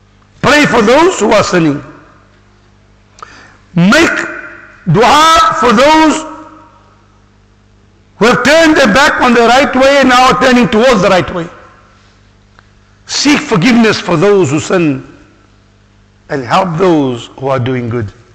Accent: Freiburg, South Africa; They are from my area, I'm from Freiburg, we are neighbors

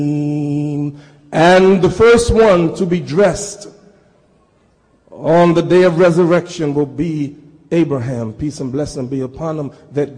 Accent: United States; I am an American. I was born in America.

